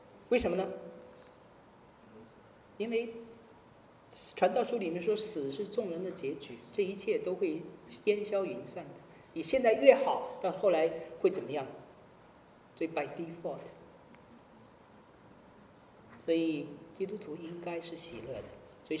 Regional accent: Jiangsu, China; 在我老家有一个泉水，一个泉眼，在江苏那边哈， 苏州下面一个县

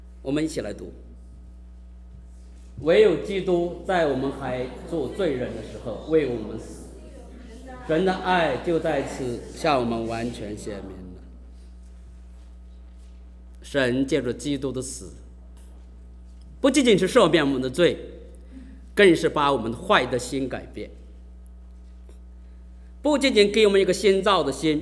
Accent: China; 我说妈妈是我中国人最认为是最爱的一种关系呀

